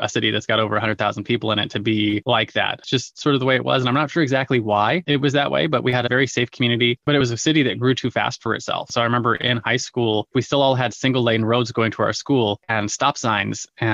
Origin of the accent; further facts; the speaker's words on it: California, United States; I grew up in an upper middle class town in Southern California.